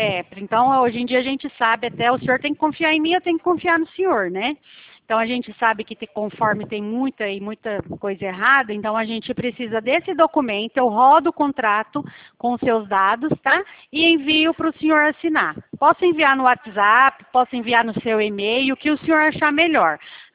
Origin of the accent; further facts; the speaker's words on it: Santo Inácio, Paraná, Brazil; Eu sou paranaense também. Eu sou de Santo Inácio, aqui da divisa.